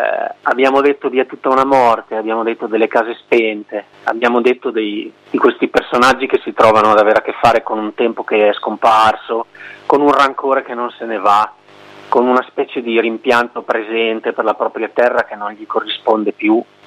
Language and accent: Italian; Emilia-Romagna, Italy; io sono cresciuto in Val Dragone, in provincia di Modena, per un pelo.